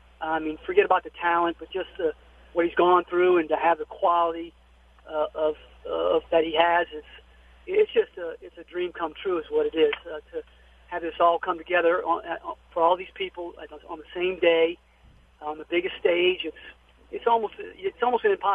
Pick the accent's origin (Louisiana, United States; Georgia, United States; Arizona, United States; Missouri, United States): Louisiana, United States; New Orleans; We're all from New Orleans, and we're all friends, and it's just been a lot of fun. We're excited to represent the city of New Orleans